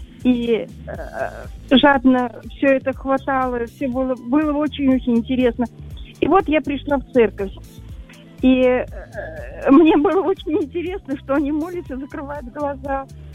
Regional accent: Moscow, Russia; я из Москвы.

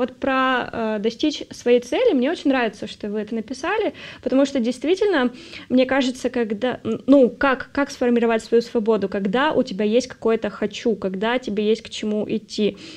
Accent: Yekaterinburg, Sverdlovsk Oblast, Russia; Я вот, например, росла в Екатеринбурге

